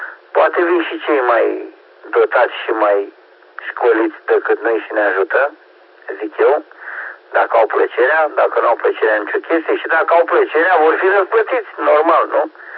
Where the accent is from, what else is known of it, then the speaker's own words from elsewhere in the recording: Romania; Suntem de calitate, că suntem români toți și eu iubesc România și nația română